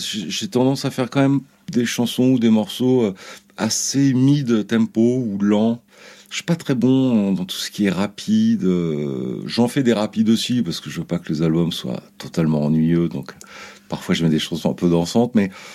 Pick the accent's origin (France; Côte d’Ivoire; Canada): France; Faire de la musique quand on est français, c'est pas facile